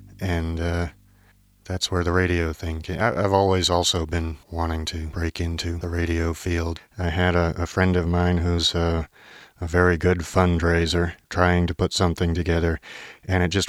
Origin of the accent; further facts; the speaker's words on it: Massachusetts, United States; Let's see. I was raised in Massachusetts. I was fairly normal until I started my midlife crisis at age 24.